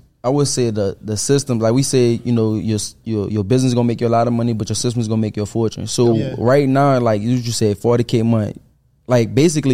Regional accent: New Orleans, Louisiana, United States; He know I'm from New Orleans.

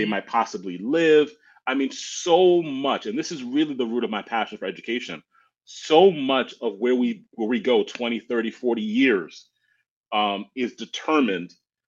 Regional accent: New York City, New York, United States; And I'm from New York City, in particular in New York City. So shouting out New York City.

